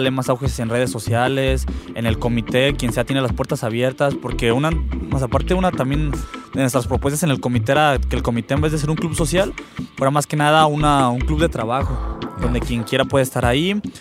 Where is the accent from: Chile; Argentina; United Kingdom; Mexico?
Mexico; Ahualulco de Mercado, Jalisco; yo no soy de aquí, yo soy de Agualulco, se llama Agualulco de Mercado, Jalisco.